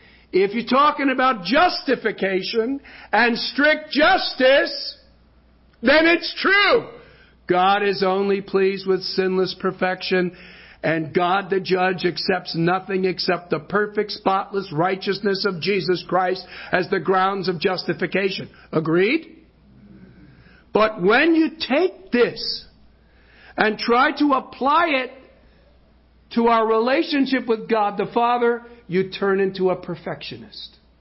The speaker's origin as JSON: {"language": "English", "region": "New Jersey", "country": "United States", "moved": "as an adult", "lives_now": "Midwest, United States", "said": "I was more obnoxious when I was just from New Jersey. Being in the Midwest for 25 years has kind of made me adapt my sense of humor"}